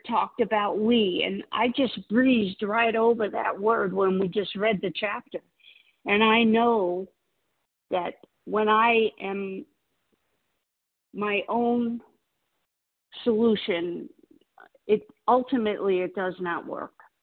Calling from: Florida, United States; I live in Florida.

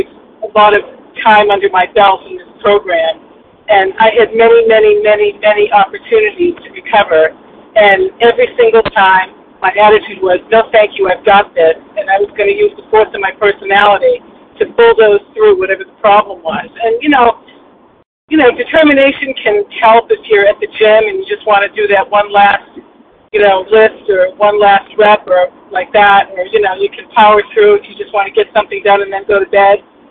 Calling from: Massachusetts, United States; recovered in Western Massachusetts.

